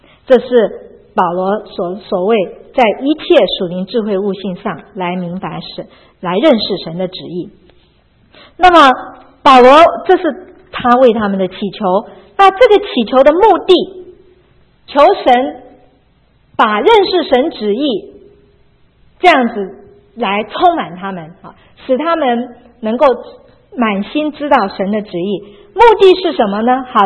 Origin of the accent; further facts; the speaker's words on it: China; 这个我们中国人可能就比较了解这种观念，在东方的国家这种羞耻心 是比较有这种羞耻的观念